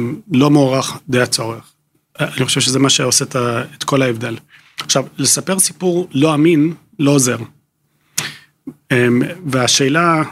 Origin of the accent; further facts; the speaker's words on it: United Kingdom; accent: British; המבטא שלי, יש לי מבטא בריטי